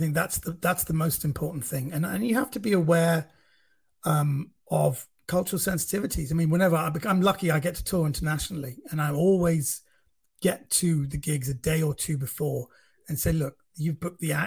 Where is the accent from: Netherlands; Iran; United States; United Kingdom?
Iran; Number one, I'm not from Pakistan. I'm from Iran, which geographically is a country next door.